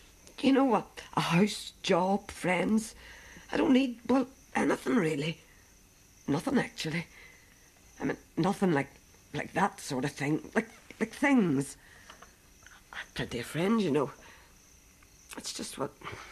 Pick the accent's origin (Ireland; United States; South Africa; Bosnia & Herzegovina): Ireland; Not my country, I'm Irish.